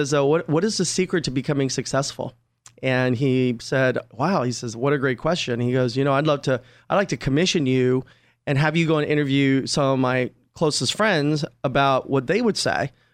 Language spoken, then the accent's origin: English; Glendale, California, United States; Yeah, I grew up in Glendale, California.